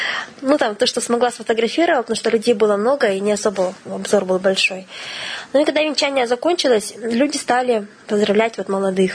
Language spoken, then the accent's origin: Russian; Russia; Я вот приехала из России, случайно оказалась здесь вот на вашем таком празднике